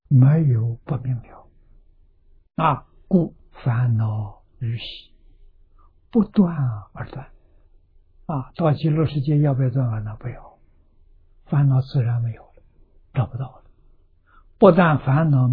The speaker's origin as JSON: {"language": "Chinese", "country": "China", "said": "阿惟越智是梵语，我们中国人叫法身大士。"}